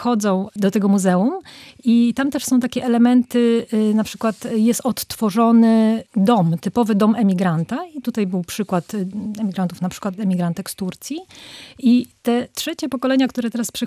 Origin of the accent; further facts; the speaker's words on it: Wrocław, Lower Silesian Voivodeship, Poland; now in Gdańsk, Poland; bo ja przyjechałam do Gdańska, jestem z Wrocławia.